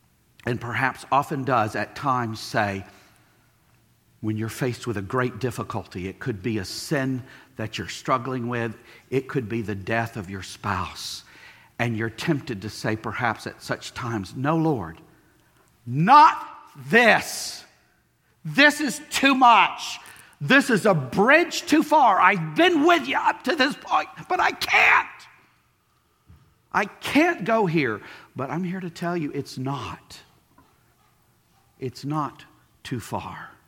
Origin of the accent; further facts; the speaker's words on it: Mississippi, United States; also born or lived in Louisiana; I'm originally from Mississippi and Louisiana, so I like to cook a filet gumbo.